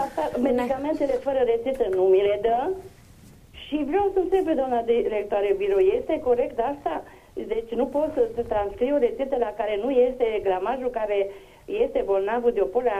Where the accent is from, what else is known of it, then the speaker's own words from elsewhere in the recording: Sighișoara, Mureș County, Romania; eu sunt de la Sighișoara.